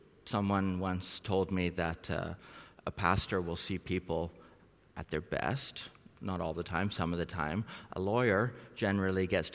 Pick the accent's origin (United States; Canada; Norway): Norway; now in Thailand; Anyway, so I'm originally from Norway, but don't ask me a whole lot about Norway, please. Thailand, I'll be a bit more familiar with that.